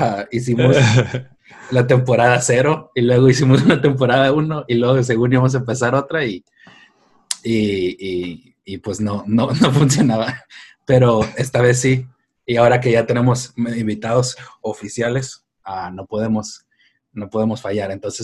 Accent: Netherlands; Spanish is a second language; now in Spain; soy holandés, pero vivo ya aquí desde hace 16 años.

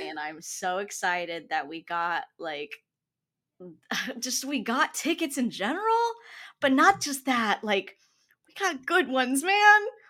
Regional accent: St. Louis, Missouri, United States; I knew we were gonna get them in St. Louis, because I'm originally from St. Louis, and there's just something about the Midwest that's like, nobody really wants to come here.

